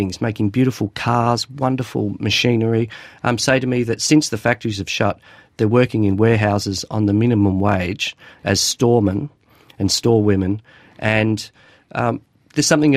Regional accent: Doveton, Victoria, Australia; And when I was growing up in Doveton, here was a community which was planned by post-war housing, constructors, to be a pleasant place

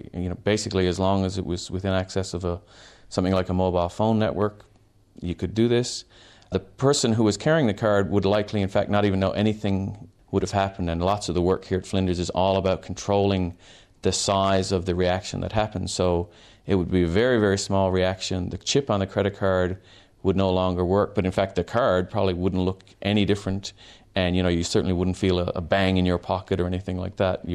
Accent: Newfoundland and Labrador, Canada; now in Australia; I grew up in Canada. In fact, I grew up in a place called Newfoundland on the east coast of Canada. So I'm fondly referred to as a Newfie.

